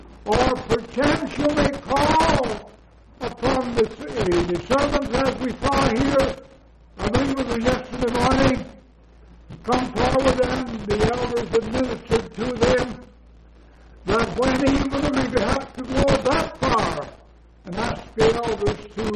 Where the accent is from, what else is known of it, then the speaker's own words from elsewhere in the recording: Ireland; I sometimes, you know, being Irish, I have to say a few foolish things.